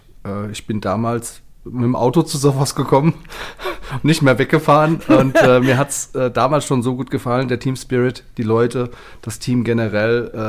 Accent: Mainz, Rhineland-Palatinate, Germany; Also ich bin ja ein Mainzer Vollblut, freie Schnauze und sowas, ja, wie wir Mainzer halt so sind.

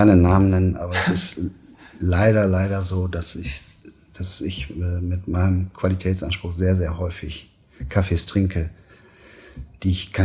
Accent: Münster, North Rhine-Westphalia, Germany; Ich bin Münsteraner und ja, ich liebe die Stadt

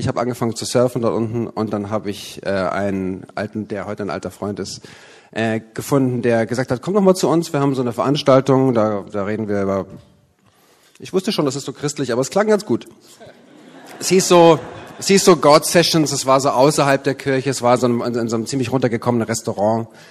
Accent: Berlin, Germany; Wir sind Berliner, nicht hier geboren, aber das ist unsere Heimat und es ist auch ein toller Start, wieder nach Berlin zurückzukommen.

